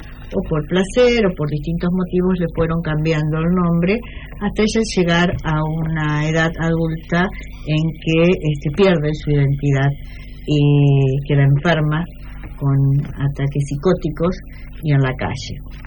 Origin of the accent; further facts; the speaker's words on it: Paraná, Entre Ríos, Argentina; also born or lived in Colón; No, estuve acá en Paraná. Si bien nací en Colón, anduve por bastantes lugares de la provincia por el trabajo de mi padre, pero ya desde la secundaria, de los 13 años más o menos, nos radicamos en Paraná